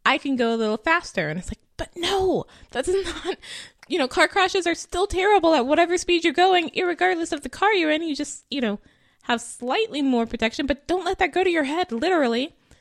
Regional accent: California, United States; I may or may not have mentioned I am originally from California, currently live in California.

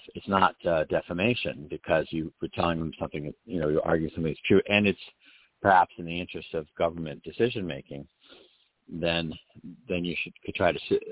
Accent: Florida, United States; Now remember, I'm from Florida, but I'm not licensed in Florida, so I can only talk about generic ideas.

